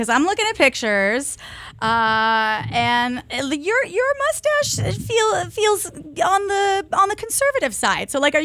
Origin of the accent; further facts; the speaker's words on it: Ontario, Canada; I grew up in Southern Ontario, born and raised.